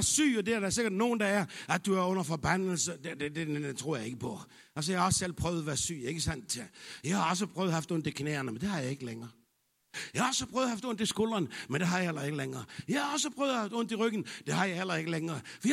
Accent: Capital Region of Denmark, Denmark; Jeg er bornholmer. Det er et mirakel. Jeg er fra en fiskefamilie.

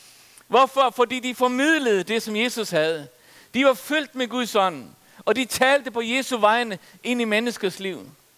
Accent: Faroe Islands; Jeg voksede op på Færøerne og kom i nogle kredse der, hvor man troede på Helligånden.

